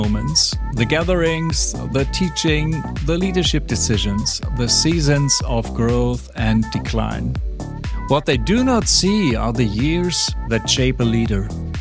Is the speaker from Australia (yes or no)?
no; Hamburg, Germany; from Hamburg, and today I'm streaming with Harmony Smith from Belfast.